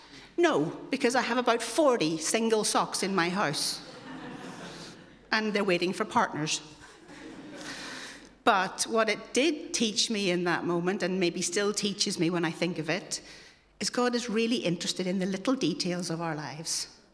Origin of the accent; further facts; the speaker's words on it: Ireland; So I'm Irish, so when it's sunny, you go to the beach.